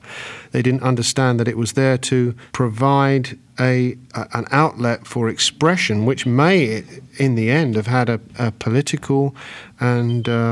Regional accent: London, United Kingdom; hey, we're a bunch of guys, we come from the Shepherd's Bush area of London, we've been lucky, we've got a record deal

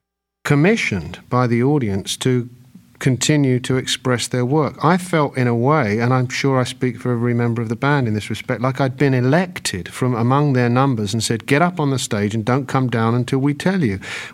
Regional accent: London, United Kingdom; hey, we're a bunch of guys, we come from the Shepherd's Bush area of London, we've been lucky, we've got a record deal

